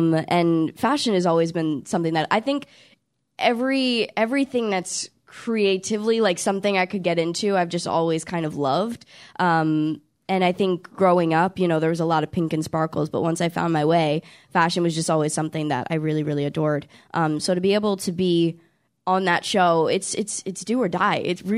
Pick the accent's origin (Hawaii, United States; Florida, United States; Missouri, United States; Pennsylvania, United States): Pennsylvania, United States; Allentown; I grew up in Pennsylvania.